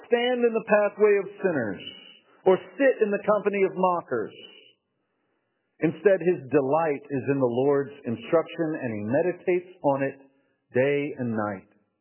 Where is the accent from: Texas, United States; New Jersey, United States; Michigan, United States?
Texas, United States; I took a job up in Iowa, growing up in East Texas.